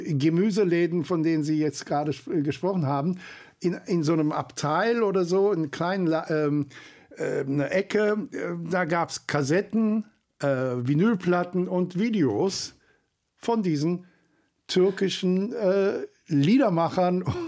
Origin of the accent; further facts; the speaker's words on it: Sydney, New South Wales, Australia; Ich bin in Australien, in Sydney aufgewachsen, muss ich sagen. Nicht? Also ich habe wenig Zeit in meiner Jugend in der Türkei gehabt.